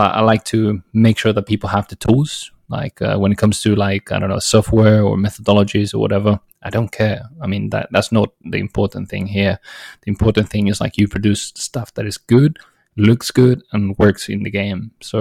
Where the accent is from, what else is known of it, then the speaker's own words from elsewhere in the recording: Spain; Well, for me, it's very easy, because, like, so I come from Spain.